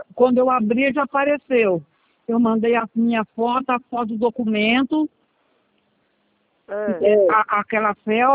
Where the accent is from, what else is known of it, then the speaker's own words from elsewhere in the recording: Minas Gerais, Brazil; eles estão perguntando aonde eu nasci, que eu sou de Minas, né?